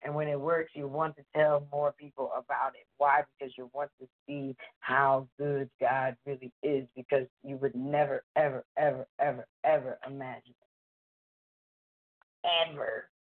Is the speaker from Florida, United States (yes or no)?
no; Philadelphia, Pennsylvania, United States; This is Philadelphia. I'm from Philadelphia. We broadcast Purpose Being Network from Philadelphia.